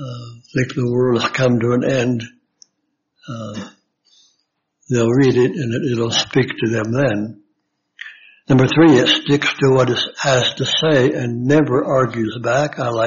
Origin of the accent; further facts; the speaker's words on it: Washington, District of Columbia, United States; I was raised in Washington, D.C., which is now a powder keg city, and we lived two blocks from the black neighborhood